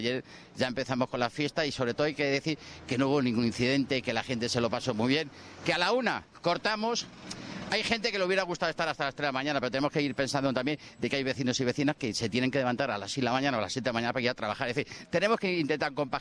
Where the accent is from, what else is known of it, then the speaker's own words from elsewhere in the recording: Madrid, Community of Madrid, Spain; Este es mi pueblo, que es el pueblo de todos los madrileños que estamos aquí